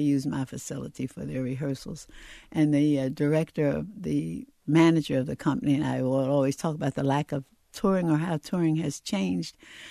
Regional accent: Philadelphia, Pennsylvania, United States; Because he's from Philly, I'm from Philly, the company's headquartered in Philly

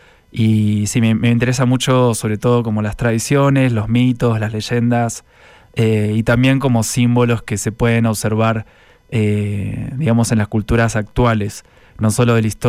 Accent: Buenos Aires, Argentina; Yo soy de Buenos Aires y ahí, bueno, no, nunca nieva

